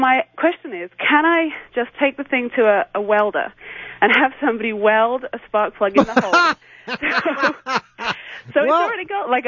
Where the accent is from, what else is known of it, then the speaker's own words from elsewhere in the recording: Bath, South West England, United Kingdom; now in United States; I'm from Bath in England.